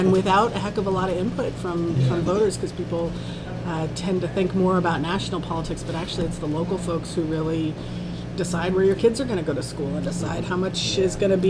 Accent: Colorado, United States; I grew up in Colorado, and my folks were involved in local politics when I was a kid

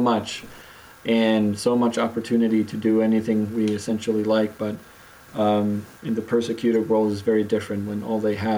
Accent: Finland; because I'm from Finland myself originally.

